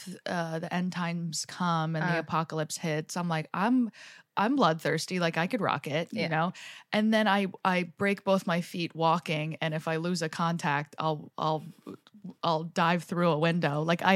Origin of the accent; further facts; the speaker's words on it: Jersey Shore, New Jersey, United States; I grew up on the Jersey Shore.